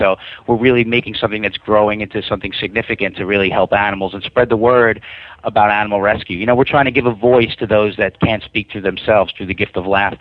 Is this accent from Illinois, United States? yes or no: no; New York City, New York, United States; I'm born and raised in New York City.